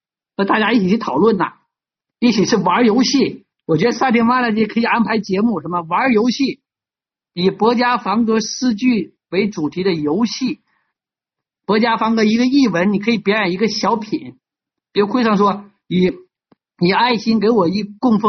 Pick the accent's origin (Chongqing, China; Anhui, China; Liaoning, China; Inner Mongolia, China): Liaoning, China; Shenyang; 我的故乡，我想死你们了，沈阳朋友